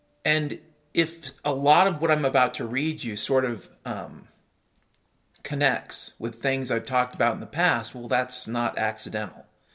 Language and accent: English; Washington, United States; a 48-year-old dude, 48 years on planet Boblimpdoc, I remember growing up in the Puget Sound.